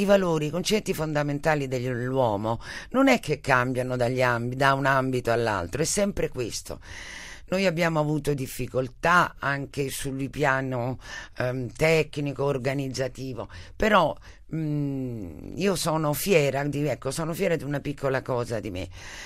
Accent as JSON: {"language": "Italian", "town": "Rome", "region": "Lazio", "country": "Italy", "said": "Io sono romana, sono legata fortissimamente alla mia città"}